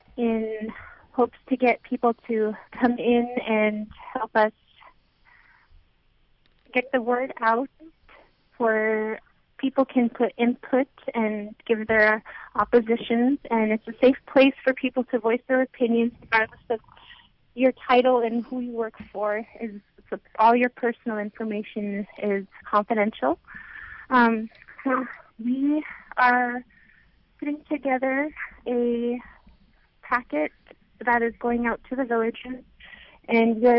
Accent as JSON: {"language": "English", "town": "Bethel", "region": "Alaska", "country": "United States", "said": "I'm from Bethel, Alaska."}